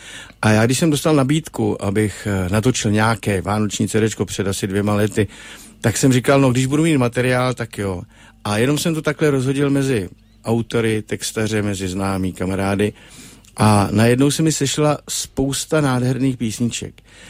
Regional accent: Domažlice, Plzeň Region, Czechia; born there; Já jsem se narodil v Domažlicích

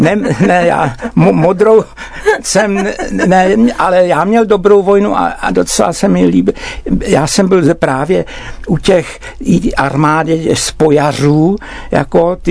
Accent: Prague, Czechia; Hele, já jsem kluk z Pankráce.

